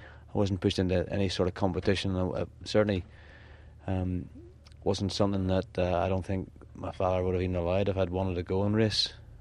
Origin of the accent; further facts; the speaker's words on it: Belfast, Northern Ireland, United Kingdom; I was born in Belfast